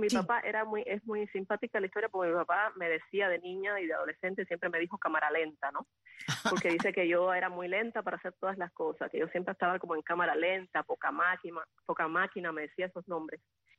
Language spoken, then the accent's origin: Spanish; Guanajay, Artemisa, Cuba; born there; El pueblo se llama Guanajay. Antiguamente pertenecía a la provincia de Pinar del Río, pero bueno, con todas estas nuevas distribuciones que se hicieron, después pasó a La Habana